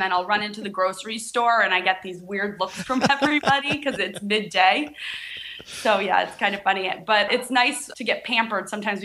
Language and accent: English; New York, United States; now in California, United States; because in California, we don't have basements and I'm from New York. So I have to say, I kind of miss them.